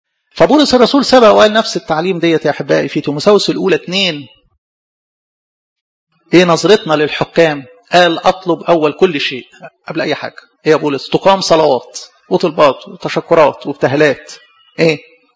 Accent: Egypt; احنا بنشترك هنا بحق المواطنة كمصريين

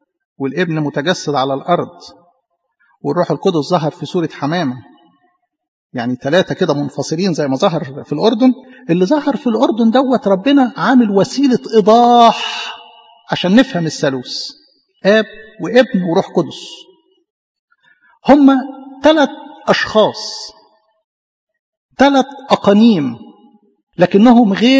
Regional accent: Egypt; طبيعة الانسان المصري انسان يحب المعرفة، انسان يعشق العلم. دي في جدرنا كمصريين

